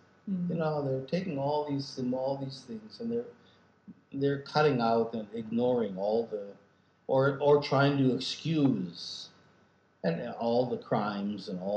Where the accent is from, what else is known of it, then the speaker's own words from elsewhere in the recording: United States; as American Jews, we have a lot of clout in Israel.